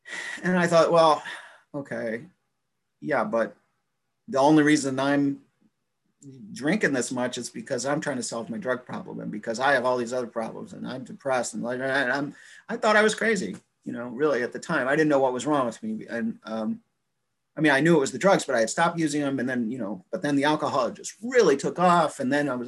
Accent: Chicago, Illinois, United States; moved away; also born or lived in South Dakota, United States; My best attempt to stay clean, I moved like 1,000 miles away. I'm from Chicago. I moved to South Dakota.

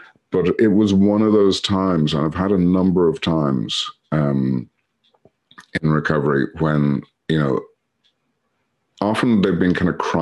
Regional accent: Ireland; but I'm Irish, so I get a license to do that.

